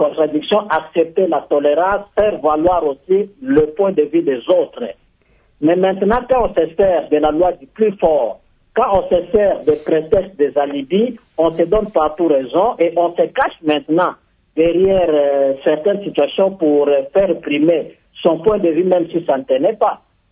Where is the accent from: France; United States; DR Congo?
DR Congo; chez nous, en République démocratique du Congo